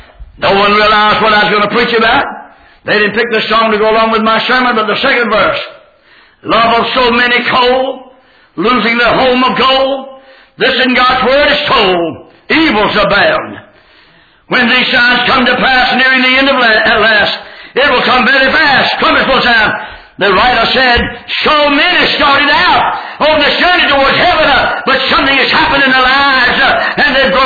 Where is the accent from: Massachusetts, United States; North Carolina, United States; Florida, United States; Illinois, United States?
North Carolina, United States; In fact, we came from North Carolina to our church. Early in the 30s, 1932.